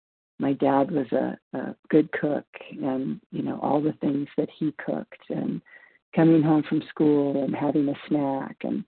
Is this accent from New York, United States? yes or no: no; Nevada, United States; I'm from Nevada, and I am a recovered compulsive overeater.